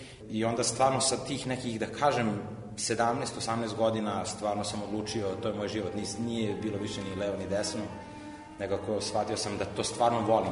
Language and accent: Serbian; Belgrade, Serbia; S obzirom da sam odrastao ovde u Beogradu na Dorćolu, znate kako su bila vremena tada, ja sam 84. godište